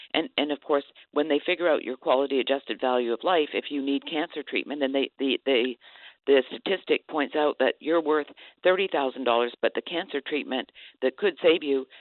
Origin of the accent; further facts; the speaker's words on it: Canada; But I am Canadian. I grew up under a single-payer system